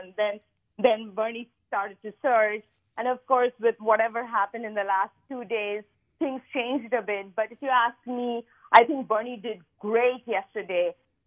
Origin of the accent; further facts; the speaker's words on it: India; now in United States; I'm an Indian citizen. And once you become a U.S. citizen, you have to give up your Indian passport.